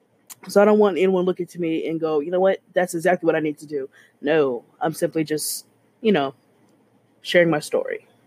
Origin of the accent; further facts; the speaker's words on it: Texas, United States; Like I said … I'm a Texan in my late 20s.